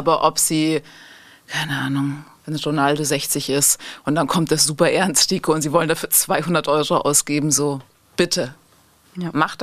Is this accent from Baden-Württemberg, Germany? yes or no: yes; Baden-Württemberg, Germany; Ich bin Schwäbin, also nicht, ich bin schwäbisch erzogen.